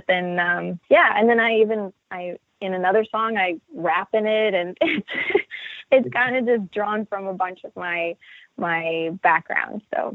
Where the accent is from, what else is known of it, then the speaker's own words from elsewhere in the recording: Windsor, Ontario, Canada; I'm from Windsor, Ontario, originally. So I grew up with a lot of Detroit influence in my background and in my blood.